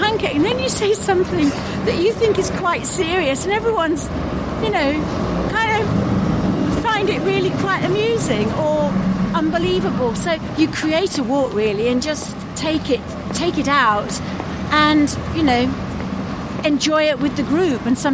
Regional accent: Wigan, North West England, United Kingdom; No, Wigan. Wigan, as in Lancashire.

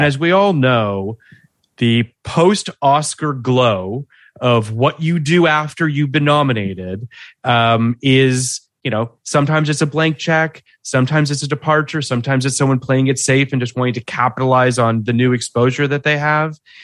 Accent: Toronto, Ontario, Canada; I am from Toronto.

